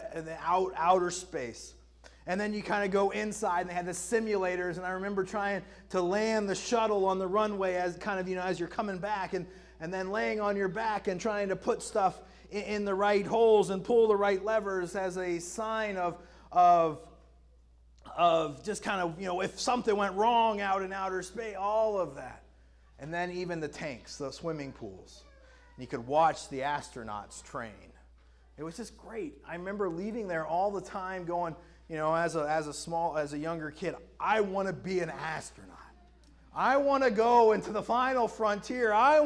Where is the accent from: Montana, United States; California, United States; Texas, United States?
Texas, United States; Houston; You know, growing up in Houston, I loved taking those kind of days with the family to go down to the Johnson Space Center.